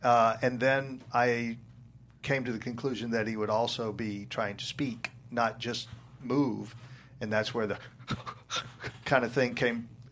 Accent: Baton Rouge, Louisiana, United States; I was getting ready to go home to my hometown, Baton Rouge, to spend Christmas with my family.

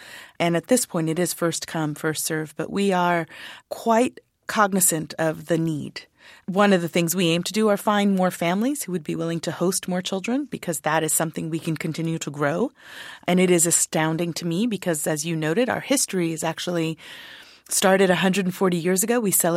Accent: Bronx, New York, United States; I was born and raised in the Bronx, and my parents were immigrants to this country. I lived with public housing right up the street.

